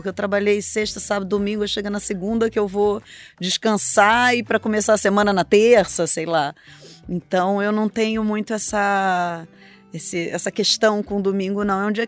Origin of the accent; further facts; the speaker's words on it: Niterói, Rio de Janeiro, Brazil; Eu sou nascida e criada em Niterói.